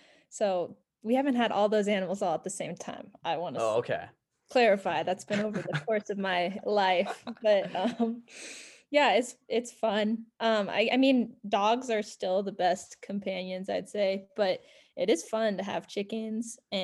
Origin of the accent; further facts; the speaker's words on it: Colorado, United States; Well, growing up in Colorado, the obvious camping and hiking are big favorites of mine.